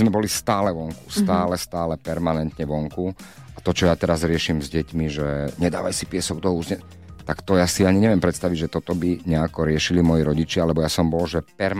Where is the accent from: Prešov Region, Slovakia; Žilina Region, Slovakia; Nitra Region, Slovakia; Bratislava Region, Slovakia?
Nitra Region, Slovakia; Nitrianske Hrnčiarovce; also born or lived in Čifáre; Som vyrastal na dedine, najprv v Čifároch, a potom sme sa presťahovali do nitrianskych Hrnčiaroviec a už som chodil do Nitry, do školy.